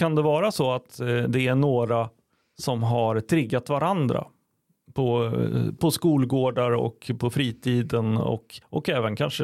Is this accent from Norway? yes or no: no; Syria; now in Sweden; jag kom ifrån Syrien 2015